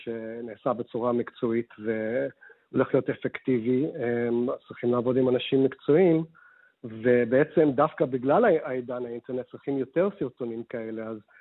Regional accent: London, United Kingdom; accent: British; now in United States; נולדתי וגדלתי בלונדון, ההורים שלי ישראלים מחיפה, וגדלנו עם קשר מאוד חזק והדוק לישראל.

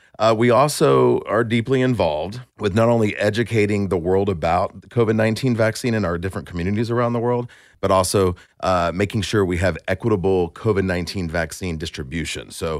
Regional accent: New York City, New York, United States; I'm a New Yorker, so what happened to New York?

